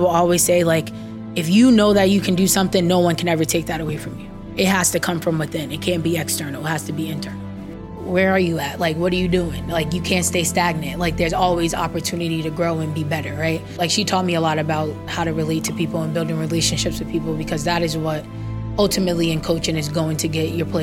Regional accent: Fall River, Massachusetts, United States; So I'm originally from Fall River, Mass. I grew up playing outside, obviously.

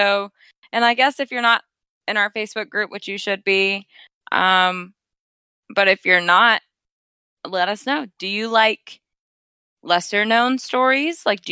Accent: the South, United States; I say Ouija because I'm from the South and we say things and people don't like it.

